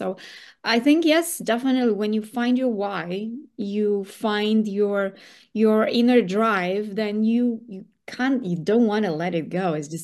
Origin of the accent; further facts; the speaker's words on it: Romania; English is a second language; I've actually, you know, been a BNI member in Romania, in my home country